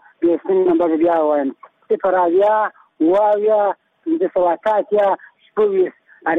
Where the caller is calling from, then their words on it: Kandahar, Afghanistan; کندهار خبرې کوم.